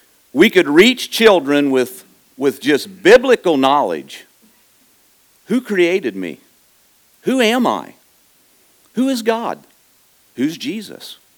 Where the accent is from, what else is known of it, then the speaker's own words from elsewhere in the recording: Ohio, United States; I'm from Northwest Ohio, little congregation there called Olive Branch.